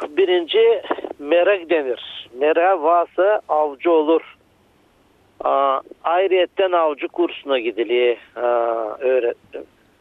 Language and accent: Turkish; Razgrad Province, Bulgaria; Kubrat Belediyesi.